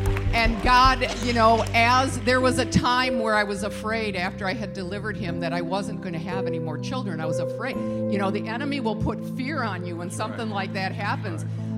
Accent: Wisconsin, United States; Okay, I'm from Wisconsin.

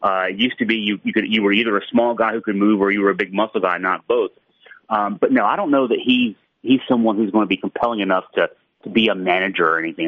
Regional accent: Virginia, United States; I grew up in the Mid-Atlantic territory. I grew up in Virginia

